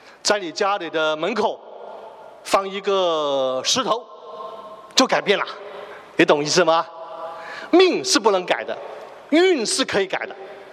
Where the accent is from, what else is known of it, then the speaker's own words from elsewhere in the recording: China; 所以我们中国人才有这两个字，命运。